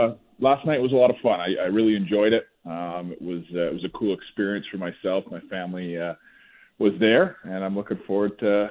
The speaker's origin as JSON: {"language": "English", "town": "Tsawwassen", "region": "British Columbia", "country": "Canada", "tie": "born or raised there", "said": "I grew up in Tawasin"}